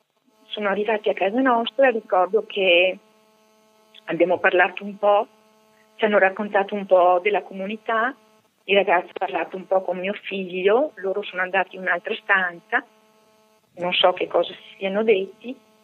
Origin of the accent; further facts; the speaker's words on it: Padua, Veneto, Italy; essendo padovana, ho una grande sete verso Sant'Antonio di Padova. E mi rivolgevo a Lui in quanto sono molto devota.